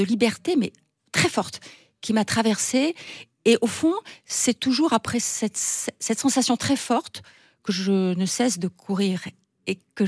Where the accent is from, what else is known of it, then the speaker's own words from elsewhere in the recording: Chichaoua, Marrakesh-Safi, Morocco; C'était pour moi le paradis. Les cigognes arrivaient en hiver pour venir chez moi à Chichawa retrouver un peu de chaleur.